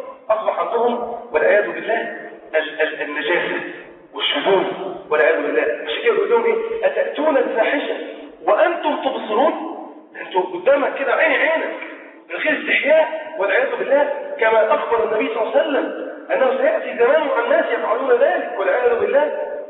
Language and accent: Arabic; Egypt; احنا مصريين اسلمنا